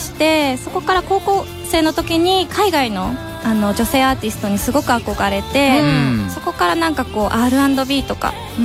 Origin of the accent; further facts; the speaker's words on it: Fukuoka, Japan; そうなんです、福岡育ちなんですけれども、もう本当青春は全て福岡で過ごしたので大好きです、福岡